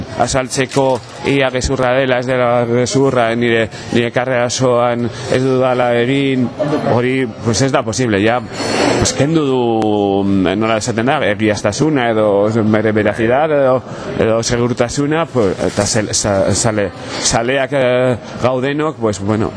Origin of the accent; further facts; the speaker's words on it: Basauri, Basque Country, Spain; ni basaurikoa nahi zenez, pues oso hurbil zegoen, nire herritik